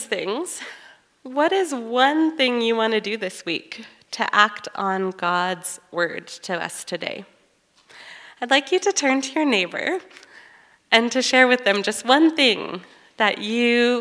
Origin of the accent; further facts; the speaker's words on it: Canada; I'm not from Canada anymore.